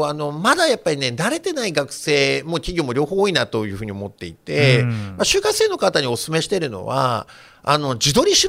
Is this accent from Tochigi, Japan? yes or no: no; Hokkaido, Japan; 僕の地元の北海道大学